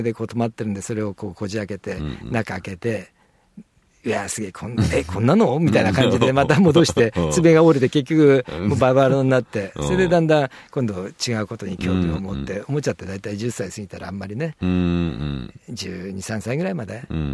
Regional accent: Kyobashi, Tokyo, Japan; 僕東京の京橋というところで生まれ育ったわけですよ。

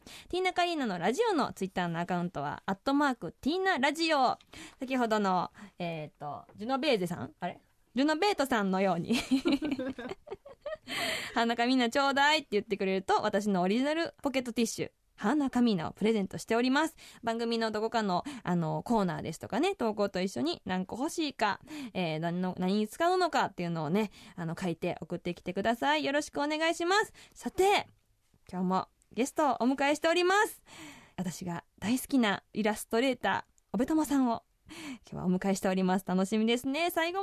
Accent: Osaka, Japan; now in Sendai, Japan; 大阪府出身仙台在住のシンガーソングライター

